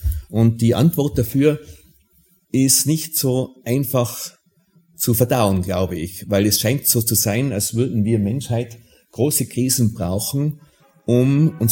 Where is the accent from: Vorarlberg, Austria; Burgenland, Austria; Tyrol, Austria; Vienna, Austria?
Tyrol, Austria; Ich bin da in Tirol katholisch aufgewachsen